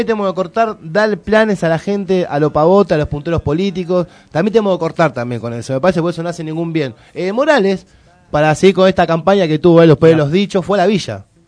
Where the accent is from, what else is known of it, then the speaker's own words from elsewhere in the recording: Lugano, Buenos Aires, Argentina; Yo soy de Lugano y me acuerdo que en Lugano, en las villas había gente que le gustaba vivir en la villa